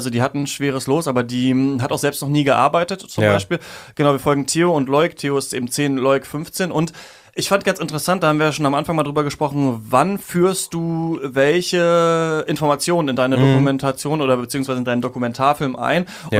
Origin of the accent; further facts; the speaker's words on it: Emmerthal, Lower Saxony, Germany; ich bin ja in Emmertal bei Hameln aufgewachsen, in Niedersachsen